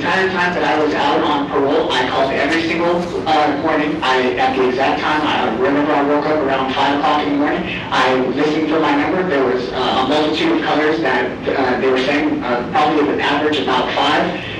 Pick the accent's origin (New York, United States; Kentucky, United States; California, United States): California, United States; Honestly, ma'am, I'm not from Phoenix. I came from the Calistoga City, which is up in Mojave County. I'm originally from California.